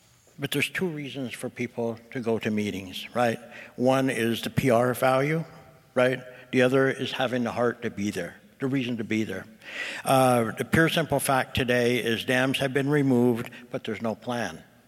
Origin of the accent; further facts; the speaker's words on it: California, United States; We're Indian people. We can't trade ourselves for some kind of a deal that whether Congressman Huffman or whoever wants to give them money for not fishing, that's not a deal for HOOPA.